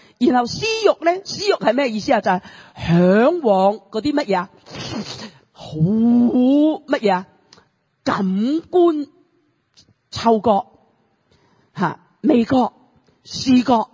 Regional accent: Hong Kong; 我們香港人呢是全可能有可能是全世界的那個開冷氣那個冷的程度呢是冷到人家受不到的。

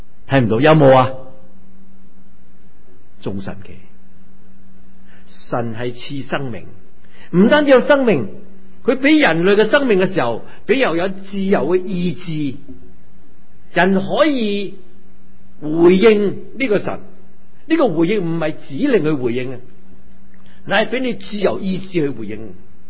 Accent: China; 喺我哋中国人过去有一句咁嘅格言又好，名言又好，满招损就谦受益。

